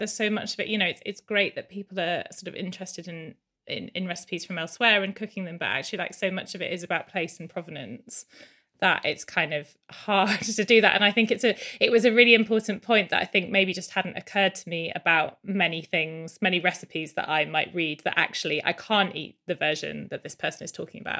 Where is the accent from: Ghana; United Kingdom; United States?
United Kingdom; England; As an English person whose food culture does not feel historic, whose food culture feels very borrowed, stolen, you know, from the colonial past that we have